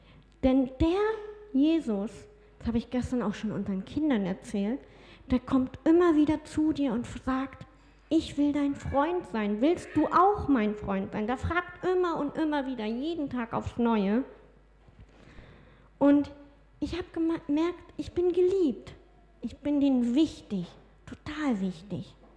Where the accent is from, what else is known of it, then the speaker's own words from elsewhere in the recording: Mecklenburg-Vorpommern, Germany; Aber ich bin ja in Mecklenburg-Vorpommern aufgewachsen.